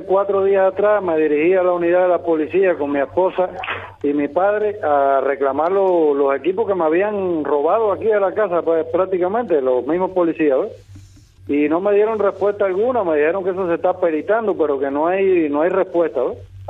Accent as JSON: {"language": "Spanish", "country": "Cuba", "said": "como somos cubanos"}